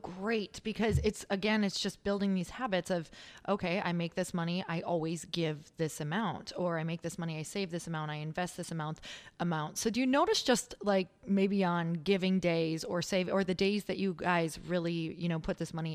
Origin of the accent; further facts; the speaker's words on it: Midwest, United States; now in Los Angeles, United States; So I come from the Midwest, and now being out